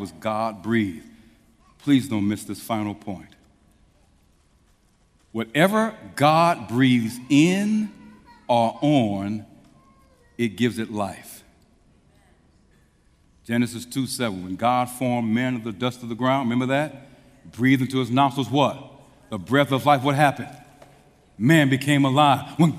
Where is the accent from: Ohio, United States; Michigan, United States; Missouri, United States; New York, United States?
Missouri, United States; St. Louis; When I was growing up in St. Louis, Missouri